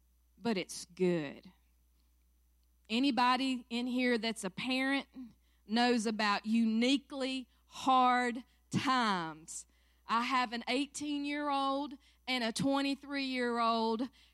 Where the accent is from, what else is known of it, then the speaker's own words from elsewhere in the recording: Seneca, South Carolina, United States; Born and raised right here in Seneca, South Carolina.